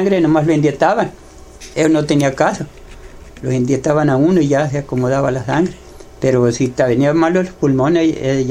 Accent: Acaponeta, Nayarit, Mexico; born there; Porque yo fui nacido en la Caponeta

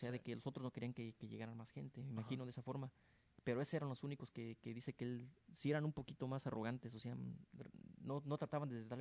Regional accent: Michoacán, Mexico; pero para el área donde somos nosotros, allá de Michoacán, que le llaman pinole

